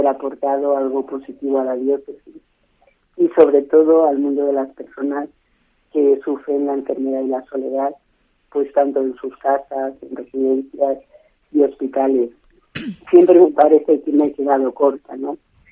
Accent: Madrid, Community of Madrid, Spain; born there; also born or lived in San Rafael; now in Segovia, Spain; Nací en Madrid. Y durante bastantes años estuve viviendo en San Rafael, un pueblo de Segovia. Luego ya me vine a Segovia y llevo aquí pues unos 32 años, camino de 33.

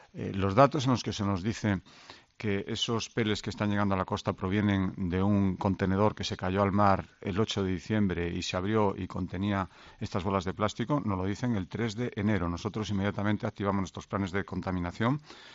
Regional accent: Galicia, Spain; Los gallegos somos también españoles y el Gobierno central también es nuestro Gobierno.

